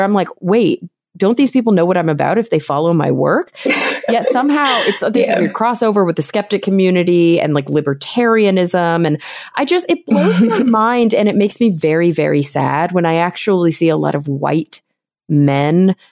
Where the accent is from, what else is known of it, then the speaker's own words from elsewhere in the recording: Plano, Texas, United States; No way. That's where I grew up. I grew up in Plano, Texas, right outside of Dallas.